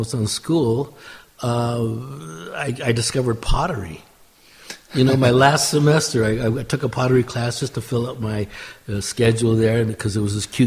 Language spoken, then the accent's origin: English; California, United States; I'm from California.